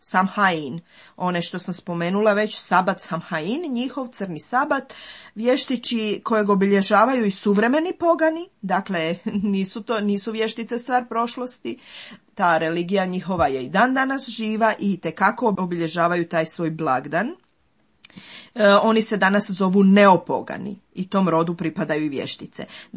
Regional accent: Croatia; Evo, mi kao Hrvati preživjeli smo mnoge opasnosti, razne strahove, preživljavamo i dan danas to.

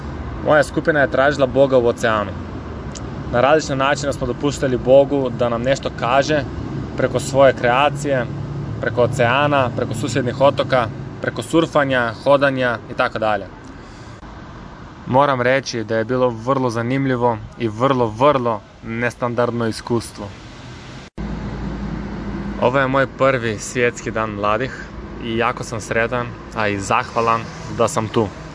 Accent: Strumica, Southeastern, North Macedonia; moved away as an adult; also born or lived in Zagreb, Croatia; now in Ljubljana, Slovenia; rođen sam u glavnom gradu Lijepe naše, u Zagrebu. Odrastao sam u Makedoniji, u Strumici, a prije 4 godine sam došao na studije računarstva i matematike u Ljubljanu

